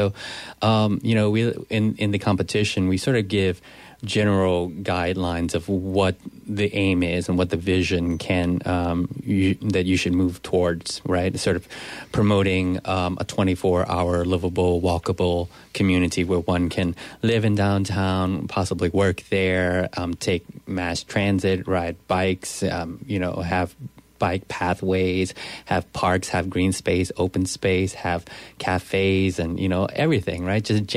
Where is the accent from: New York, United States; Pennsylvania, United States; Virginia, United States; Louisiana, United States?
Louisiana, United States; New Iberia; Well, you know, I grew up in New Iberia, and when you think of New Iberia, you really don't think urban space or urban places, right?